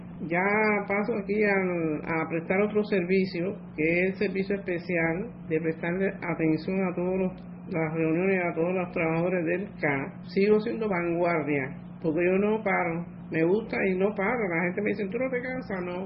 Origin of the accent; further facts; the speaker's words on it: Havana, Cuba; born there; also born or lived in Santiago de Cuba; Yo nací aquí en La Habana, pero tuve que ir allá, que fue cuando se enfermaron mi abuelo, a cuidarlo.